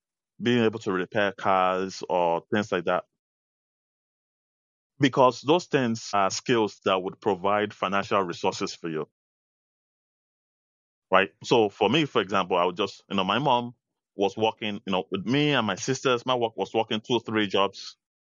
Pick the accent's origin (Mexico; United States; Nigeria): Nigeria; When I was growing up in Nigeria, and even now, it was not a do-it-yourself culture.